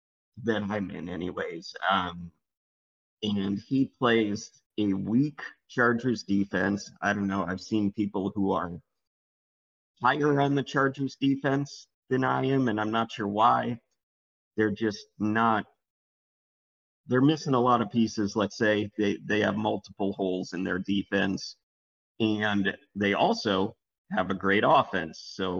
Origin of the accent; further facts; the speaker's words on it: Pacific Northwest, United States; I'm from the Northwest